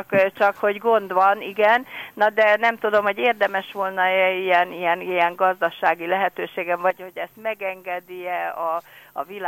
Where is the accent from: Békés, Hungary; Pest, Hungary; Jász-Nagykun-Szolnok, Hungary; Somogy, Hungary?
Békés, Hungary; Na de én történetesen Békés megyei származású vagyok